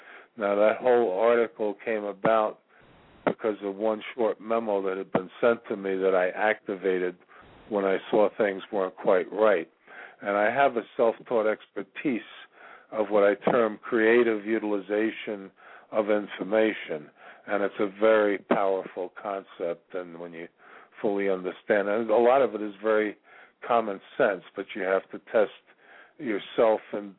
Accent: New York, United States; Well, I'm a 66-year-old male, disabled. I'm originally from New York

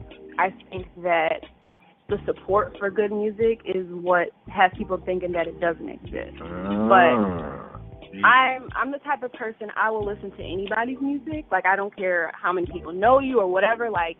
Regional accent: Minnesota, United States; As I mentioned, I'm from Minnesota. Yes, there are black people that live there.

